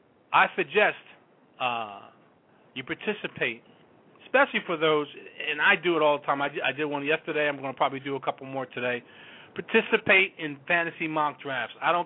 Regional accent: New Jersey, United States; I am from Jersey, along with Jeff

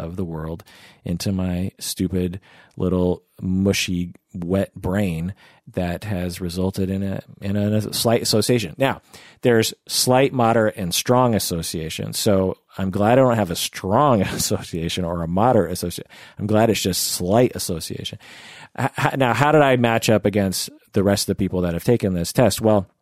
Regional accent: Seattle, Washington, United States; particularly since I grew up in Seattle where there's tons of Asian Americans.

